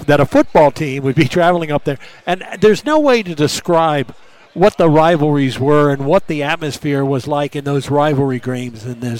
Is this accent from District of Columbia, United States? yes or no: yes; Washington, District of Columbia, United States; born there; You know, I was born in Washington, D.C., but moved around the country. My dad was in the military and everything.